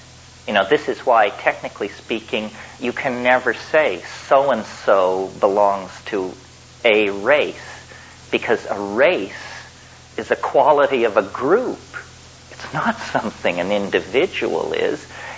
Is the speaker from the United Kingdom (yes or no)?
no; Colorado, United States; I grew up in Colorado where everything was white bread culture.